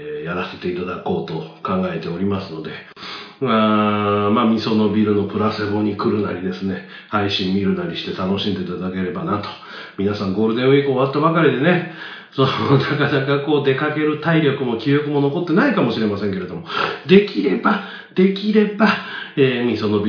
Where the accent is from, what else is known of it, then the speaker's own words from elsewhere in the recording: Kyoto, Japan; まあ僕は京都なんですけど